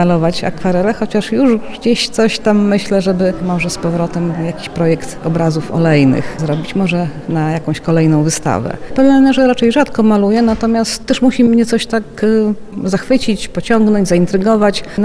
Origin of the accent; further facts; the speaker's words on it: Lublin, Lublin Voivodeship, Poland; Ponieważ jestem lublinianką, chociaż mieszkam teraz troszeczkę dalej od Lublina